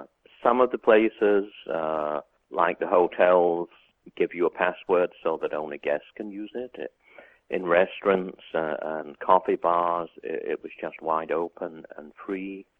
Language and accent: English; Canada; maybe it had little to do with me being Canadian or Westerner or whatever you want to say